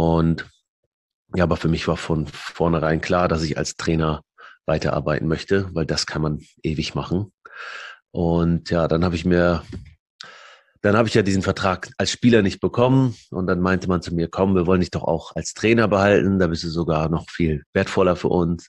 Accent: Germany; also born or lived in Lebanon; Ich bin 82 geboren im Libanon und dann mit 6 sind wir aus dem Libanon dann ausgereist wegen dem Bürgerkrieg, geflohen über Stationen nach Deutschland und bin dann hier aufgewachsen, mehr oder weniger.

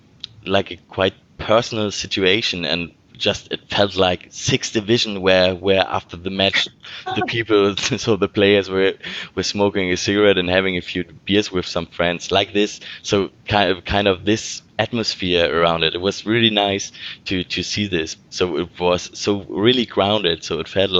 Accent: Hamburg, Germany; English is a second language; so I'm from Hamburg, I was born here

